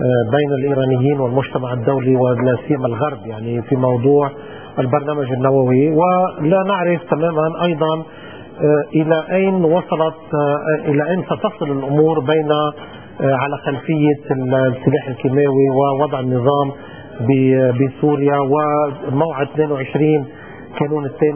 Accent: Lebanon; وسوف يذهب سوف نذهب جميعا يعني كلبنانيين سوف نكون على موعد 16 شهر مع بدء أعمال هذه المحكمة

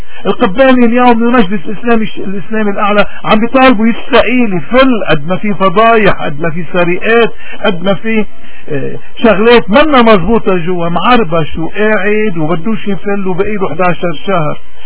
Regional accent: Lebanon; نحن كمواطنين لبنانيين

